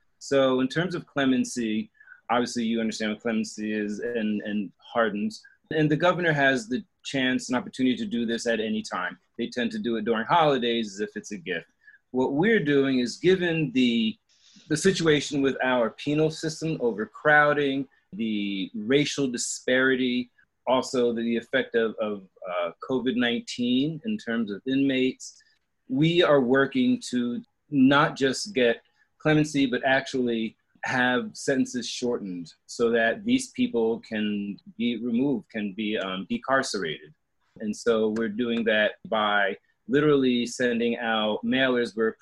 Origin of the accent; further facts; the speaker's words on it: Brooklyn, New York, United States; I'm from Brooklyn.